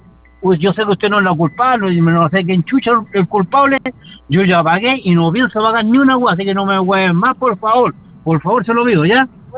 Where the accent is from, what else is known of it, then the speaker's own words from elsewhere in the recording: Conchalí, Santiago Metropolitan, Chile; Por eso es de Conchalí. Yo soy de Conchalí